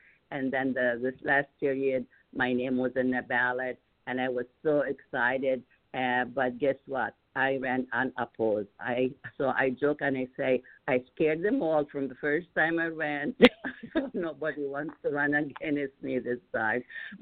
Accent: Egypt; English is a second language; moved away; I immigrated from Egypt 50 years ago. I have 3 children and 15 grandchildren, and I didn't speak a word of English. And then I decided for myself that I need to learn about my new country and my new home.

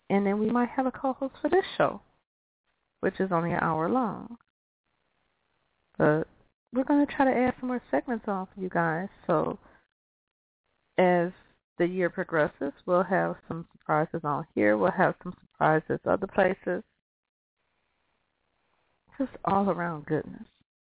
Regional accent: Midwest, United States; I'm not from Alaska. I'm from the damn Midwest, where we got four seasons that come like they're supposed to.

